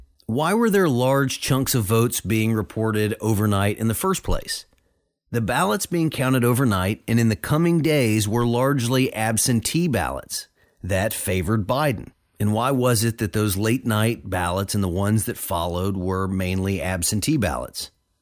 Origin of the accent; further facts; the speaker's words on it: Tennessee, United States; Contrast that with, say, my home state of Tennessee.